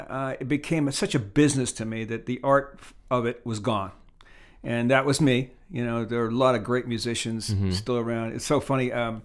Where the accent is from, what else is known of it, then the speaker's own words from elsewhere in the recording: New Jersey, United States; Well, I came out of New Jersey. I was born and raised in New Jersey.